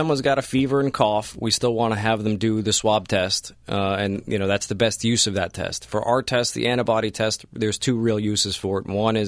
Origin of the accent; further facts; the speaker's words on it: Miami, Florida, United States; Yeah, I'm from here. I'm from South Florida. I went to University of Miami for medical school.